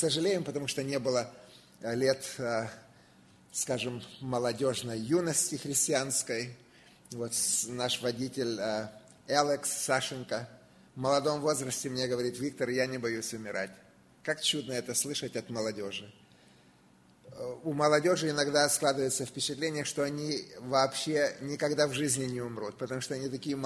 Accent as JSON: {"language": "Russian", "region": "Kyiv", "country": "Ukraine", "tie": "born or raised there", "lives_now": "United States", "said": "Моя мама из Киева, мы родились и выросли в Киеве."}